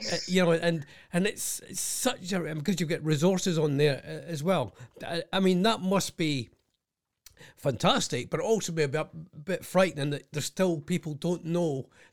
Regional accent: Scotland, United Kingdom; I'm from Scotland. We do everything perfectly.

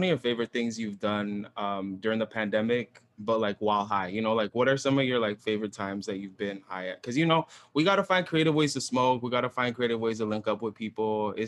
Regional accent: San Rafael, California, United States; 420 as a cannabis holiday originated in my hometown of San Rafael, California

